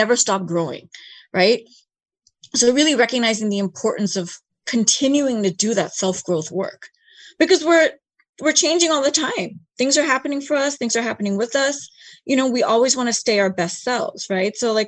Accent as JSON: {"language": "English", "country": "United States", "tie": "born or raised there", "said": "Even being East Indian myself, born and raised in America"}